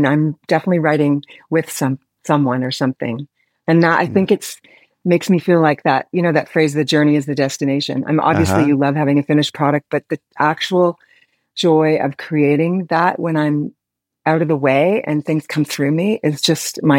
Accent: Toronto, Ontario, Canada; also born or lived in Los Angeles; So I'm from Canada, came here in my 20s.

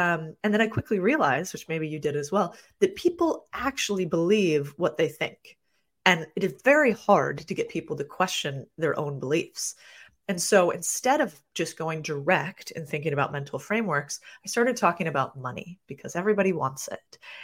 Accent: Phoenix, Arizona, United States; I grew up in Phoenix, Arizona.

